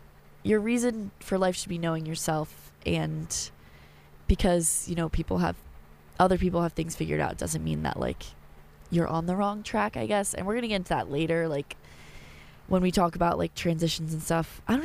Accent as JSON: {"language": "English", "region": "Maryland", "country": "United States", "said": "like, oh, your family's from Virginia, I'm from Maryland, like da da da da da, and like I would make friends"}